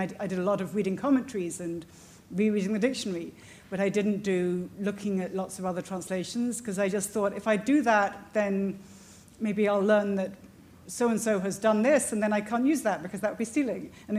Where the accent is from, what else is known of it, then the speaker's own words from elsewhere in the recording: United Kingdom; I grew up in Britain, as you might have guessed from how I talk